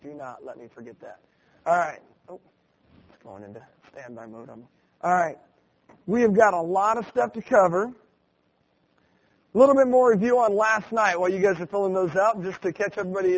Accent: Pensacola, Florida, United States; I am from Pensacola, Florida, and I love Florida weather, too

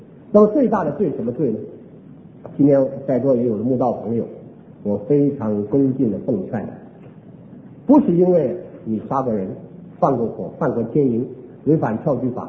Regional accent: China; 我们中国人写信说是问问怎么样，最近情况怎么样

